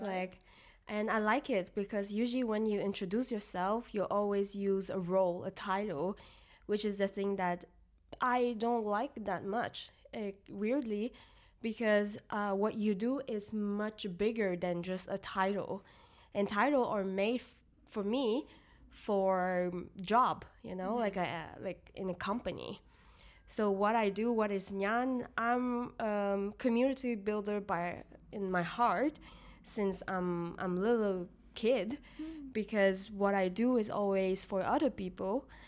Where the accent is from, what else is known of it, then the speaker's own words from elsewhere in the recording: Montreal, Quebec, Canada; accent: Quebecer; I grew up in Montreal where it's very international.